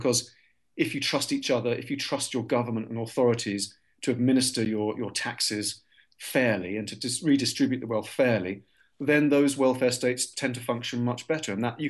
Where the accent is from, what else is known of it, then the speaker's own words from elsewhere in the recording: England, United Kingdom; I'm English, right? So I'm used to these rather baroque, extreme forms of manners